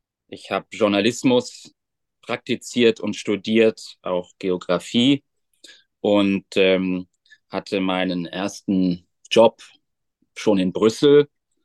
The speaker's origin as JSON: {"language": "German", "region": "Bavaria", "country": "Germany", "tie": "born or raised there", "said": "Ich bin in Bayern aufgewachsen. Meine Mutter war Engländerin, mein Vater Deutscher"}